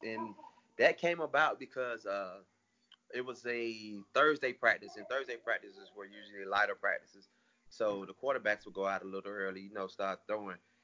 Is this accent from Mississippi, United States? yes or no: no; Miami, Florida, United States; As a kid growing up in Miami, playing Ultimates on those Saturdays when Miami and Florida State were playing